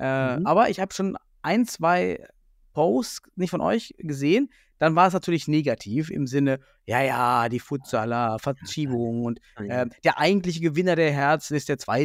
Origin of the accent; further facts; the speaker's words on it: East Germany, Germany; now in Düsseldorf, Germany; ich wohne jetzt hier in Düsseldorf in der Region im Niederrhein. Und hier sagt man ja immer frohes neues Jahr. Und ich komme ja aus dem Osten